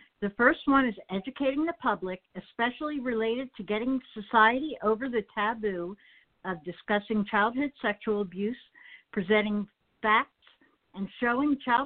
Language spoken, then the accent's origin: English; New Jersey, United States; from New Jersey, an advocate, counselor, and life coach